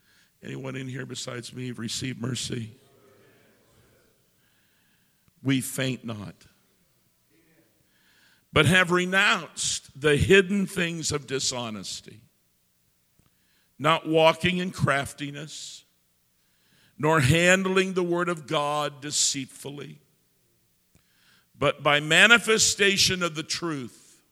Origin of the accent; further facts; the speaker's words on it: Ohio, United States; I'm originally from Ohio.